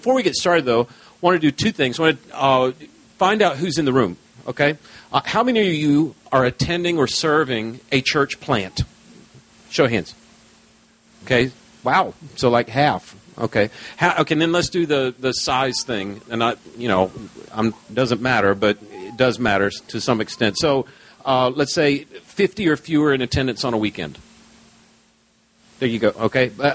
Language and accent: English; Houston, Texas, United States; I'm from Houston, Texas, and I am admittedly a recovering pastor.